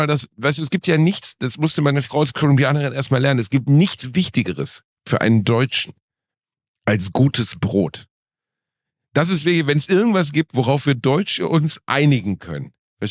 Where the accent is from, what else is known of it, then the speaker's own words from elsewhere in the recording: Germany; Und als Deutscher. Wirklich, du willst, dass die Körner da rausspringen.